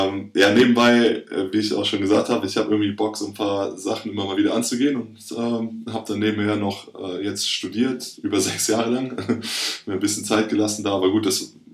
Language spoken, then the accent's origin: German; Cologne, North Rhine-Westphalia, Germany; ich komme aus Köln